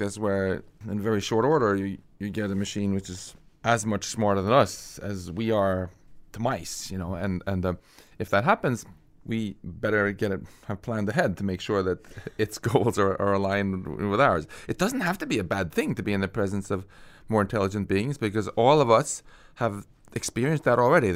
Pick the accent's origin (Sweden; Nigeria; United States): Sweden; first language Swedish; English is a second language; I mean, my mother tongue was Swedish, but I decided I wanted to upload an English-speaking module, so I did.